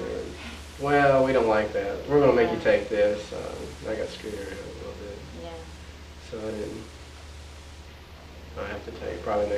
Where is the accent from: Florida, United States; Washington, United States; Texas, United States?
Texas, United States; La Grange; No, I'm from LaGrange.